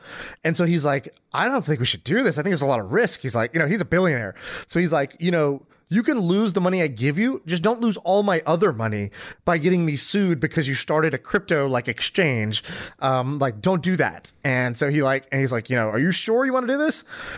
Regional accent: United States; born or raised there

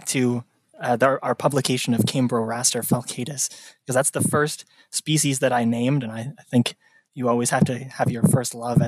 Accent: Toronto, Ontario, Canada; born there; because I was born in Toronto

